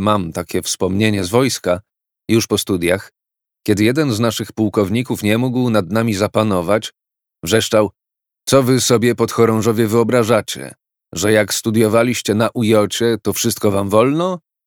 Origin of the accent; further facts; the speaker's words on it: Kraków, Lesser Poland, Poland; Z Krakowa, czy raczej z Nowej Huty.